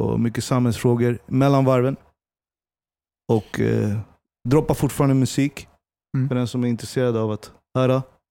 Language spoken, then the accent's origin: Swedish; Stockholm, Stockholm County, Sweden; Det jag är uppväxt i Hässelby gård fram tills att jag var 13 år gammal. Och sen så flyttade vi till stan. Jag blev en innerstadsunge. Jag är från båda sidor av staketet.